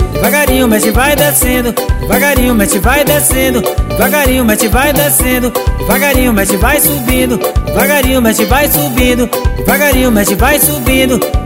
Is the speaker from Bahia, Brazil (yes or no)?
yes; Fazenda Camarão, Bahia, Brazil; para toda a comunidade de Fazenda Camarão, minha terra natal.